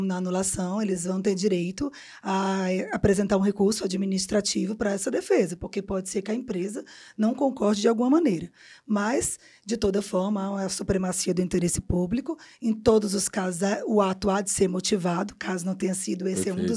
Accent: Northeast Region, Brazil; Bom, eu sou nordestina, né?

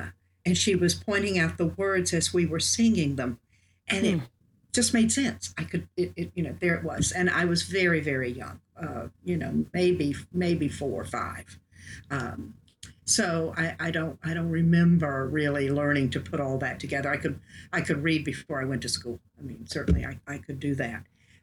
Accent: Wrightsville Beach, North Carolina, United States; I grew up on Wrightsville Beach, North Carolina, in a house on the ocean. So my life is very connected to water.

